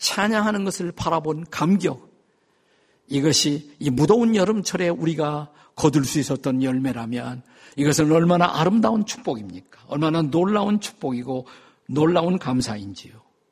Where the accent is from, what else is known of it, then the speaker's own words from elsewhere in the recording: South Korea; 마치 여러분과 저는 한국 사람인데 한국 사람인 우리가